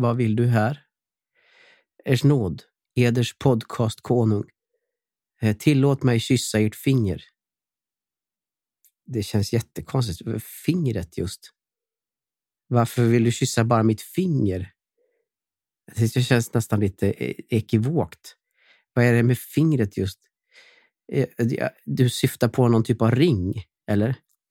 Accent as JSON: {"language": "Swedish", "town": "Borås", "region": "Västra Götaland County", "country": "Sweden", "said": "Jag kommer från Borås. Och i Borås har vi tre saker som vi ägnar oss åt."}